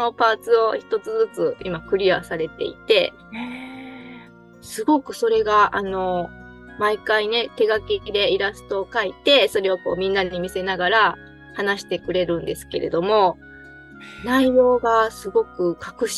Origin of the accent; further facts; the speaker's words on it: Kan'onji, Kagawa, Japan; 私の地元である香川県の観音寺の方で観音寺教室をしています。